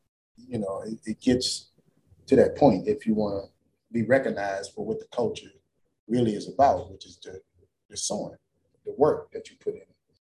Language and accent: English; New Orleans, Louisiana, United States; I'm from the Ninth Ward, which is downtown, so it's quite natural.